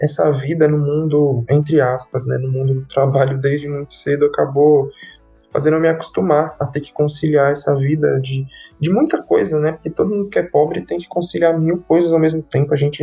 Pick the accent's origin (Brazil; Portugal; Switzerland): Brazil; São Paulo; now in Guarulhos, Brazil; Eu moro em Guarulhos, mas eu nasci e cresci em São Paulo, na Zona Norte, né? No distrito da Brasilândia, na periferia do extremo norte de São Paulo. E na adolescência, eu e minha família, a gente se mudou aqui para Guarulhos, uma cidade da Zona Norte também.